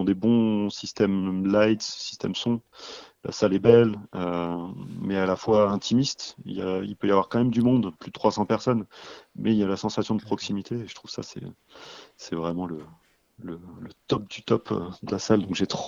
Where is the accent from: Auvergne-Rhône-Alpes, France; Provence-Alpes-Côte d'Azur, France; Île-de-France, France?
Auvergne-Rhône-Alpes, France; Grenoble; je suis originaire de Grenoble.